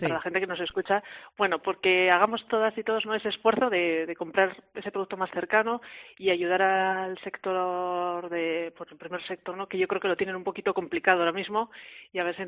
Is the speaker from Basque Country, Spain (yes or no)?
yes; Basque Country, Spain; yo soy de la Llanada